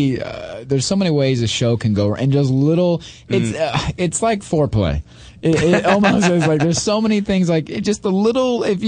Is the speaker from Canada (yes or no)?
no; Midwest, United States; I'm from the Midwest. We're very support it. We bring people pie here.